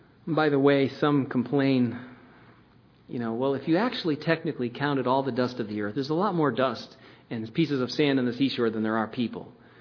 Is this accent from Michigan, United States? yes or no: yes; Michigan, United States; now in New Jersey, United States; First, Michigan, I thought I'd go back to my hometown.